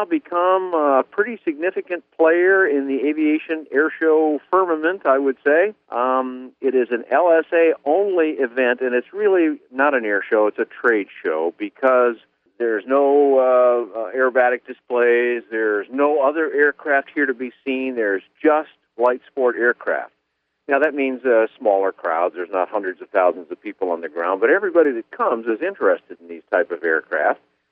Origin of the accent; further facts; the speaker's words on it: Minnesota, United States; My home state of Minnesota is quite a bit cooler today.